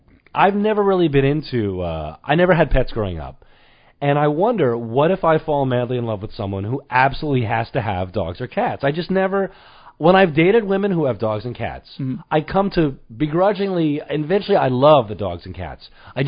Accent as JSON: {"language": "English", "region": "New York", "country": "United States", "tie": "born or raised there", "said": "get lobsters in Long Island, not in the Hamptons. We're not classy enough for the Hamptons. We do it in my hometown, and it's fun."}